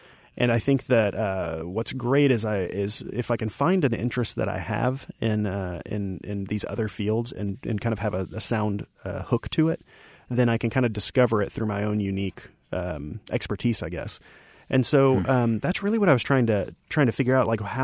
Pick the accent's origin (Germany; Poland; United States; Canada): United States; Arkansas; And I'm from Arkansas, and you might be able to hear little things here or there in the way that I speak, but I've spent 20 plus years of my adult life stripping away all of where I came from